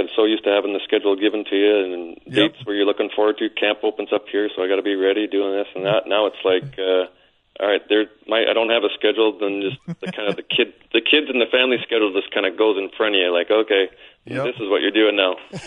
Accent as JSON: {"language": "English", "region": "Saskatchewan", "country": "Canada", "tie": "born or raised there", "said": "I mean, I grew up in Saskatchewan."}